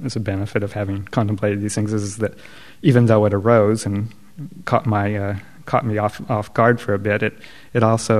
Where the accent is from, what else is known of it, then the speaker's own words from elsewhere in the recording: the South, United States; So, I grew up in the South, and sort of the Southern version of the false modesty is little old me.